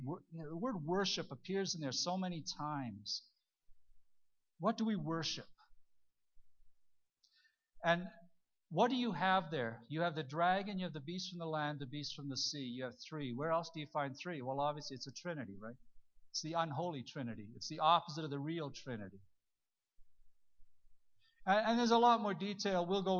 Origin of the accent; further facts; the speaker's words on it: Canada; The thing I always liked about us as Canadian Baptists is Tommy Douglas was an ordained pastor with our denomination.